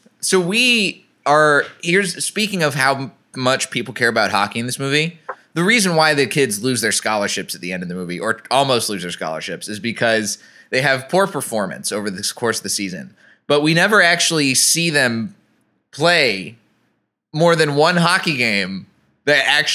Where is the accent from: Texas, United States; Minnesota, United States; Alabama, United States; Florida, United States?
Texas, United States; Like, I grew up in Texas.